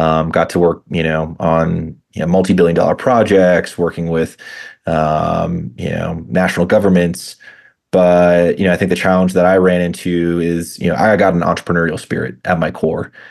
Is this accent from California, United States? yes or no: no; Oregon, United States; I grew up in the Northwest. I grew up outside of Portland and had always been a huge fan of Central Oregon.